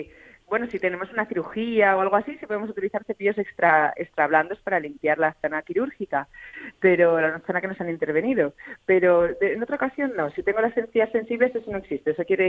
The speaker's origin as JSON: {"language": "Spanish", "town": "Teruel", "region": "Aragon", "country": "Spain", "said": "Yo que soy de Teruel, ese"}